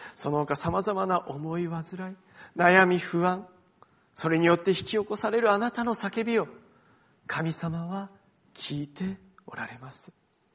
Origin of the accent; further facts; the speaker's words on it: Sendai, Miyagi, Japan; 私の生まれ育ったその仙台の実家にではですね